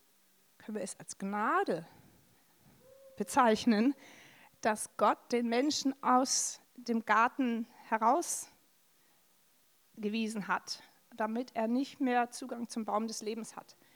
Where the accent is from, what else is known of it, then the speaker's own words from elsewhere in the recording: Hamburg, Germany; Moin, sagt man genau bei mir, wo ich herkomme, in Hamburg.